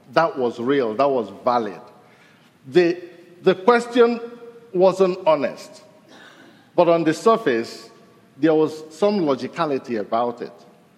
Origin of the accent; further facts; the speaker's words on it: Nigeria; I'm from Nigeria.